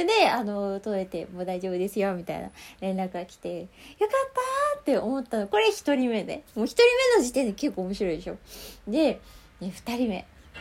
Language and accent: Japanese; Tokyo, Japan; 東京生まれ東京育ちだからね